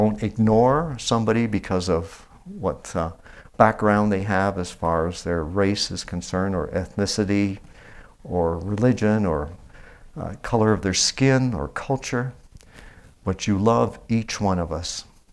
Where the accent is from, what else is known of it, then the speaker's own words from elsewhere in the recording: Quebec, Canada; As many of you know, I grew up in Quebec, and Canada is a bilingual country.